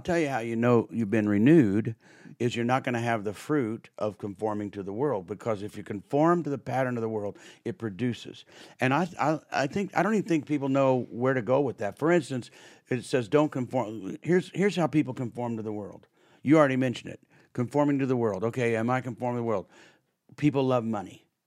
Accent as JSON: {"language": "English", "region": "Kansas", "country": "United States", "tie": "born or raised there", "said": "I grew up in Kansas, western Kansas, get out of Dodge."}